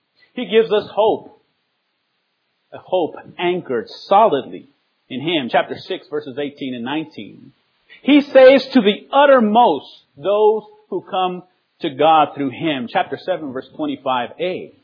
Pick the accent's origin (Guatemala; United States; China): Guatemala; I come from Guatemala, and we had a student in our ITL campus.